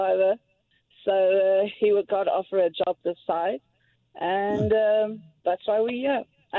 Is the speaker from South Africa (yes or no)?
yes; South Africa; now in Colorado, United States; I'm in Colorado for a year and 6 months, and we immigrated from South Africa. So, yeah, now we're in Colorado, and we're loving it.